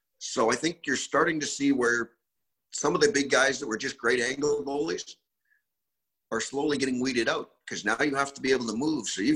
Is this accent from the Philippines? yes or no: no; Canada; born or raised there